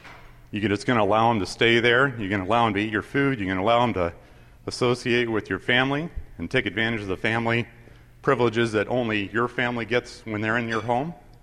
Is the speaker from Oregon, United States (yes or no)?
yes; Eugene, Oregon, United States; It's good to be back in Eugene. I also am a Eugene native son. I grew up over in the Ferry Street Bridge area, went to Sheldon High School.